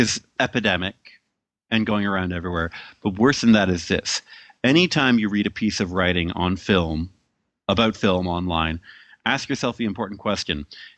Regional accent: Canada; And I'm from Canada.

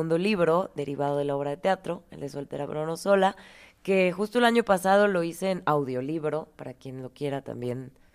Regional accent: Morelia, Michoacán, Mexico; born there; no soy alcohólica, nací en Morelia.

